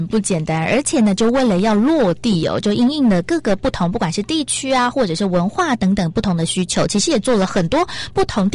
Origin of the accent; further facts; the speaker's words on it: Taiwan; 其实我们台湾人也可以来做 伸出援手和帮忙